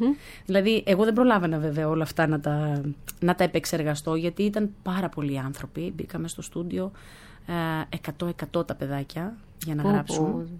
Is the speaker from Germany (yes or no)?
yes; Germany; Greek is a second language; Εγώ γεννήθηκα στη Γερμανία και μεγάλωσα εκεί. Ξέρετε πολύ καλά ότι εμείς οι Έλληνες του εξωτερικού